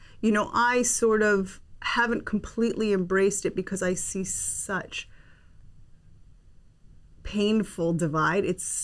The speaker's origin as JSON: {"language": "English", "country": "United States", "tie": "born there", "said": "I particularly landed in the role because I was born in the States."}